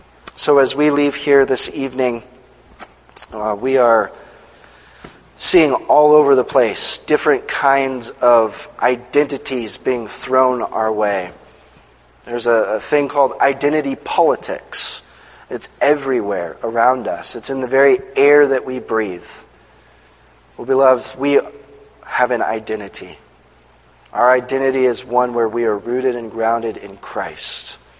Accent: San Diego, California, United States; I grew up in San Diego. I was born and raised, so I was a Chargers fan.

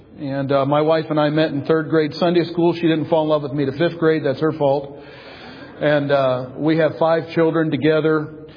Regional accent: Eastpointe, Michigan, United States; now in Fort Worth, United States; I was born and raised in East Detroit, Michigan. My dad was a factory worker, and it was almost like I wasn't raised in the North

